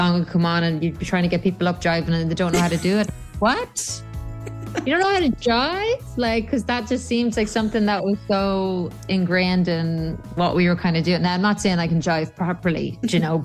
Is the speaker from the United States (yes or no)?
no; Castleblayney, County Monaghan, Ireland; it was really special to go into my hometown, especially obviously in Castle Blaney, and see my stuff stocked in there.